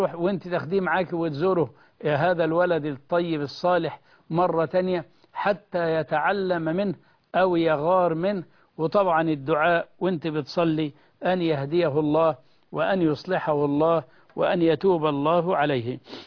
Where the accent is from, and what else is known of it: Egypt